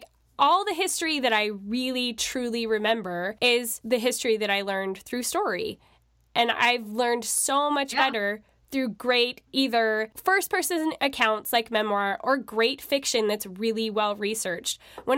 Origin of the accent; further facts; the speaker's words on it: Washington, United States; which, of course, I'm from Washington.